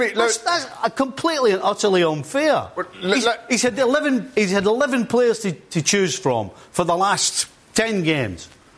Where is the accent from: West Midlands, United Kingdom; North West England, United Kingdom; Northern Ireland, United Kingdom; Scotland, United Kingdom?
Scotland, United Kingdom; And the other thing I would say is, being Scottish, we've been knocked out of so many tournaments in the right manner.